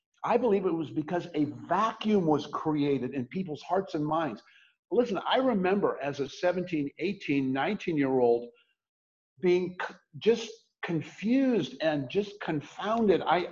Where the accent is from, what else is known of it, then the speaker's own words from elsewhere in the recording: Canton, United States; because he knew that George Wallace was going to be speaking in my hometown in Canton.